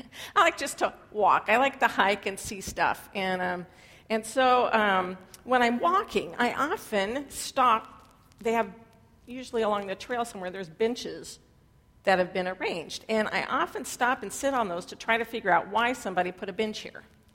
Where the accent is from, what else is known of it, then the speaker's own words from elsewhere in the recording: Redding, California, United States; I grew up in Reading, and in the summertime it's pretty toasty. It's even more toasty than Fresno, actually.